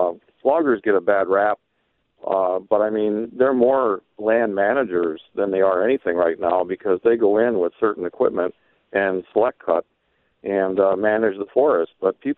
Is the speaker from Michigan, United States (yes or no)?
yes; Michigan, United States; now in Oshkosh, United States; I'm 65, but I grew up in Upper Michigan, and my dad was a logger